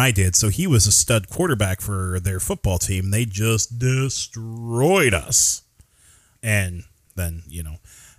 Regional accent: Eagan, Minnesota, United States; so I grew up in Minneapolis and specifically suburb Eagan, Minnesota.

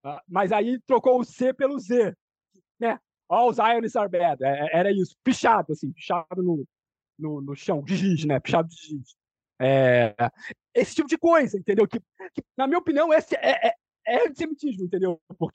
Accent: Rio de Janeiro, Brazil; eu sou carioca

